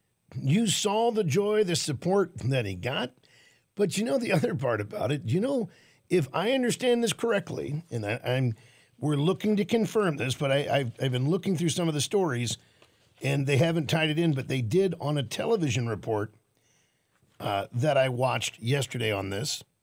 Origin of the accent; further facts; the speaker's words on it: Washington, District of Columbia, United States; Seriously, I'm from Washington, D.C.